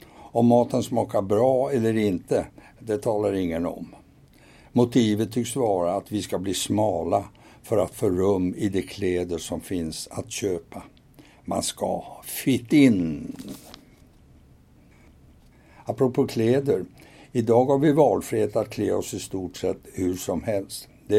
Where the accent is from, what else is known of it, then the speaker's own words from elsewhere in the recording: Stockholm, Stockholm County, Sweden; När jag växte upp i Stockholm och inte hade det så fett